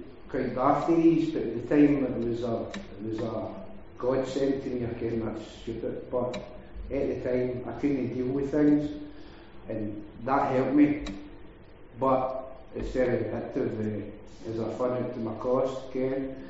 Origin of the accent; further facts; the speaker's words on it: Leinster, Ireland; I'm from Offaly.